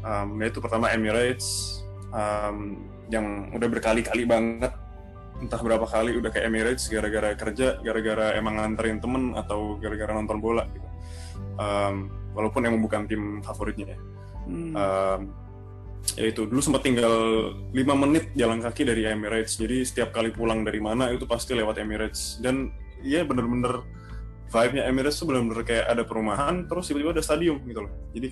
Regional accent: Sleman, Special Region of Yogyakarta, Indonesia; sebagai orang Yogyakarta, orang Sleman ya, orang Sleman kayak aku, orang yang asli Sleman.

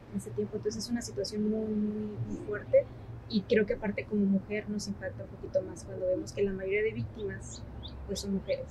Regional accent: Mexico; Y ahorita pues uno como mexicano lo entiende, ¿verdad?

